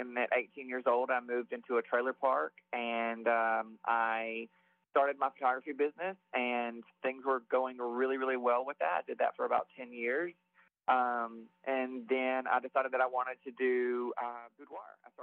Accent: Alabama, United States; I grew up in Alabama as a gay kid in Alabama. I grew up in the projects with an alcoholic mom.

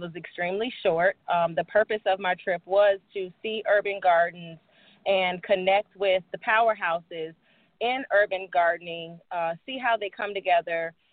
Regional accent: Midwest, United States; born or raised there

